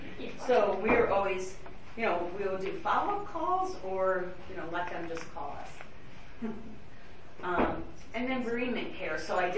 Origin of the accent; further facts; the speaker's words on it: New York, United States; I'm originally from New York.